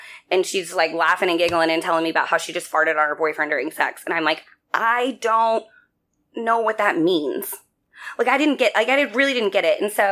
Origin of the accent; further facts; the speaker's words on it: Fort Worth, Texas, United States; I'm from Fort Worth, Texas. I grew up in a really kind of sheltered environment school-wise.